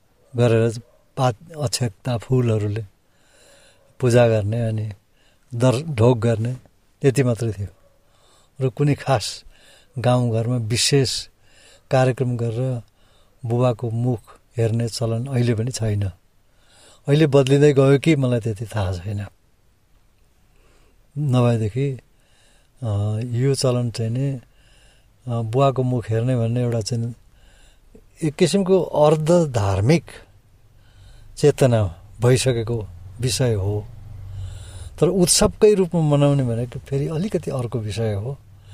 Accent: eastern Nepal, Nepal; born there; म पूर्व नेपालको गाउँमा जन्मिएको हुँ

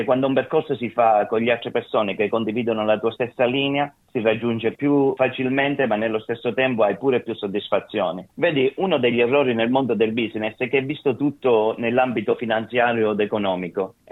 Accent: Sicily, Italy; now in Australia; Dalla Sicilia, si sente dall'accento, dai. Cerchiamo pure di mantenere il nostro accento perché è bello poi conservare un po' di cultura delle nostre terre.

